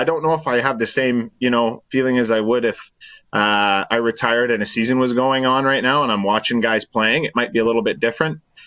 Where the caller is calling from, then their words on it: Seba Beach, Alberta, Canada; I'm actually up by Edmonton at Seba Beach here at my dad's cabin.